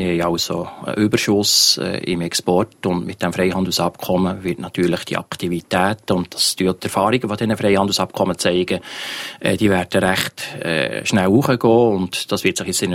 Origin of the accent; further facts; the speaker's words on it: Switzerland; für mich als Schweizer